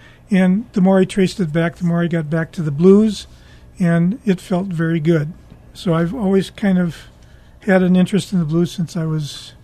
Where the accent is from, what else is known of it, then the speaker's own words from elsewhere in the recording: Minnesota, United States; We're both from Minnesota originally and back in Minnesota happily.